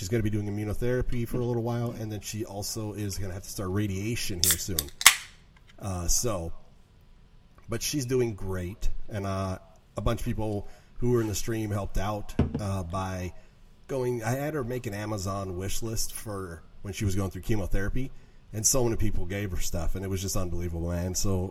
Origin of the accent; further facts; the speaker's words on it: Midwest, United States; now in Illinois, United States; Yeah, from the Midwest